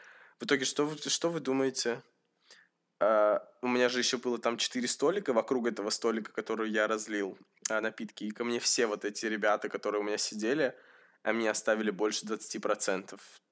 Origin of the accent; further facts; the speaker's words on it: Russia; я говорю, я из России